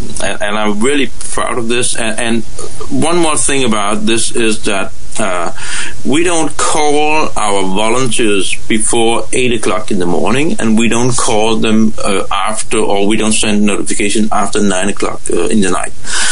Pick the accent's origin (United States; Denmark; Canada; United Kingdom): Denmark; You see, I'm from Denmark, and we are 5 million people speaking Danish.